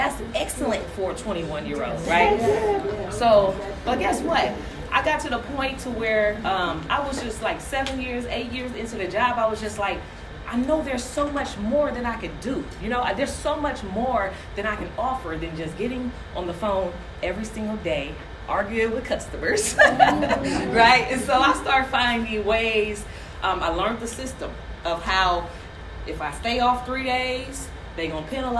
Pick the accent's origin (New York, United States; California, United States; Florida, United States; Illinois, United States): California, United States; San Francisco; So I grew up in San Francisco, Baby Hunters Point, which is like the inner city of the hood or whatever. I came from a family, single parent household.